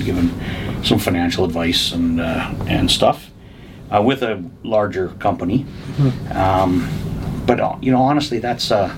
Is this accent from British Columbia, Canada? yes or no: no; Saskatchewan, Canada; now in Fort McMurray, Canada; I was born and raised in Saskatchewan. Ended up making a career change, came out here